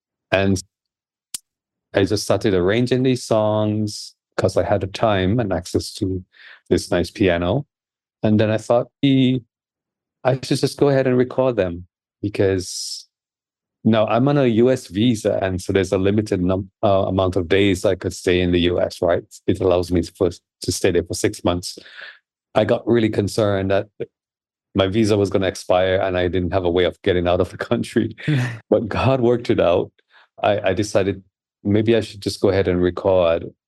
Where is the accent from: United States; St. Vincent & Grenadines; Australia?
St. Vincent & Grenadines; I'm from St. Vincent and the Grenadines. We were just hit by Hurricane Beryl, Category 4. I didn't get hurt. God was good. I grew up here in a family, Adventist family, with four